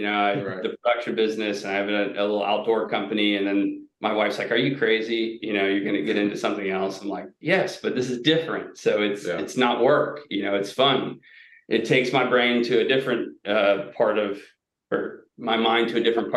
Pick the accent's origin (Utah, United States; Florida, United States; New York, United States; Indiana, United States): Florida, United States; Plant City; Where I grew up in Plant City, which is about another 30 minutes further west, is the strawberry capital of the world.